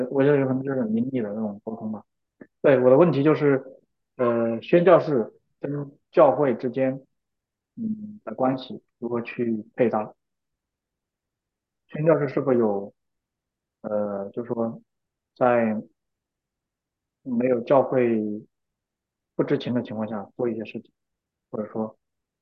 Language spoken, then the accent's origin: Chinese; China; 我觉得中国人很难逃脱这种邪恶的捆绑在里面